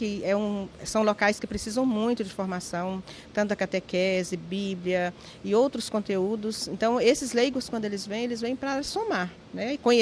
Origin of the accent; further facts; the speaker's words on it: Minas Gerais, Brazil; Eu sou mineira. Eu sou mineira, mas já estou apaixonada pela Amazônia.